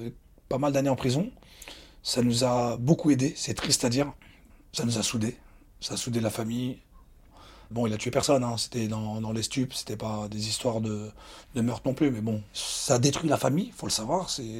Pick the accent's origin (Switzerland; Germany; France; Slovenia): France; je suis né de parents immigrés, d'accord? Mes parents sont immigrés vers la France. Ok, je suis né en France, donc moi, pour moi, je suis français. J'ai grandi avec des Français, j'ai étudié dans l'école française. J'ai appris la langue arabe à l'âge de 20 ans, voire 21 ans.